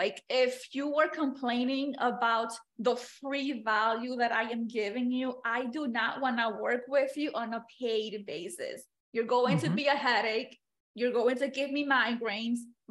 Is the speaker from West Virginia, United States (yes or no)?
no; New York, United States; I love coffee. I'm a New Yorker. Give me my coffee.